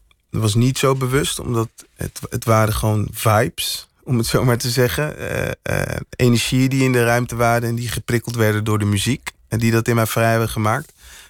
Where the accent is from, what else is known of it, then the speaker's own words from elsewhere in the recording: Netherlands; Ik ben gewoon Nederlander natuurlijk, maar wel met Surinaamse roots.